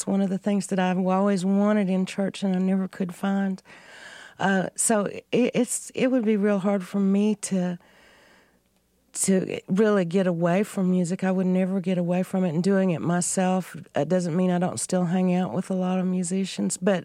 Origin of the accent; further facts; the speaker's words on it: Lubbock, Texas, United States; growing up in Lubbock in that little box